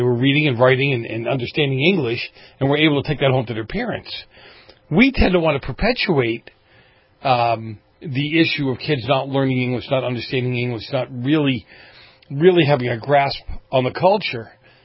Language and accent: English; Boston, Massachusetts, United States; Where I grew up in Boston, we had kids who got off the boat that weekend.